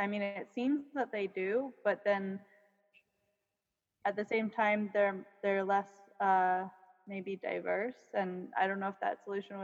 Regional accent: United States; born there; because I was born in America, so you hear about the American dream a lot.

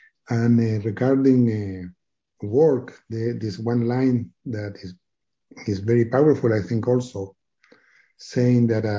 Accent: Chile; English is a second language; for me, I'm from Chile, so the language is not the same as growing up here.

